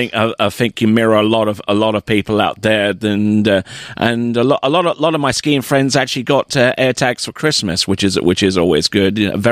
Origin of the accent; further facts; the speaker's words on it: United Kingdom; You know, I'm a British to the core.